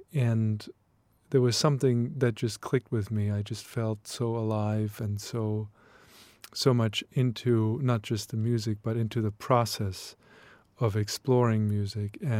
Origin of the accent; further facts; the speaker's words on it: Leipzig, Saxony, Germany; My hometown, Leipzig, the birthplace of many composers